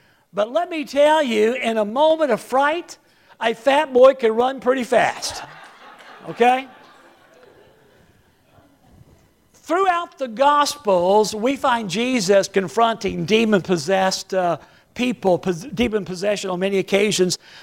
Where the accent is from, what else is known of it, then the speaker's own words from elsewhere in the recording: Oklahoma, United States; One Halloween night, when I was a kid growing up in Oklahoma, my little brother Johnny and I were riding with our older brother Alvin and a friend of his from church.